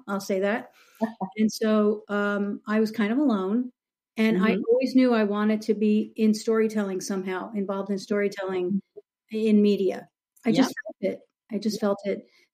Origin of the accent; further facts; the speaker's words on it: New York City, New York, United States; So this was in the New York area. I'm from New York City, born in New York City. So I went to school in that area.